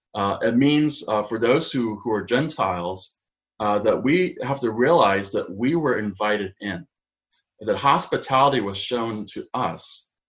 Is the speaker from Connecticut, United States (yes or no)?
no; Colorado, United States; moved away as an adult; now in St. Louis, United States; When I was in my late 20s, I moved to St. Louis to attend Covenant Seminary. And when I moved, I was coming from Colorado, and I was very much a Colorado mountain man.